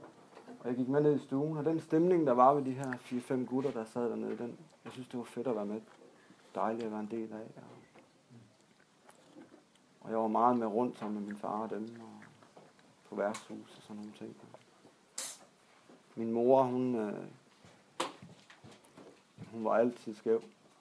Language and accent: Danish; Esbjerg, Region of Southern Denmark, Denmark; jeg er født og opvokset i Esbjerg.